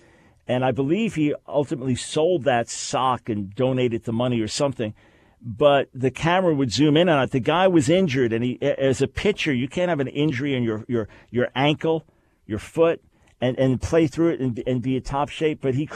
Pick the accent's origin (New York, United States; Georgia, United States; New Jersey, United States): New York, United States; New York Yankees, which I grew up with as my team, being a New Yorker, Yankees and Mets, but I preferred the Yankees